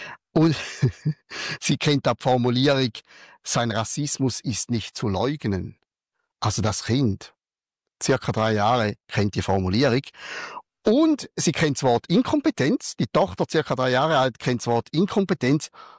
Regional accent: Switzerland; accent: Swiss German; im Schweizerdeutschen, zumindest in meinem Dialekt

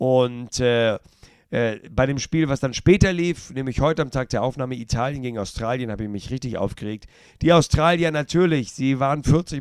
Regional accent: Hamburg, Germany; als Hamburger meine Sympathie natürlich Buller Rouge und Van der Vaart.

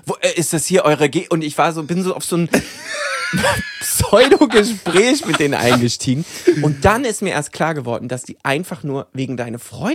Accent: Berlin, Germany; weil ja Berlin meine Heimatstadt ist

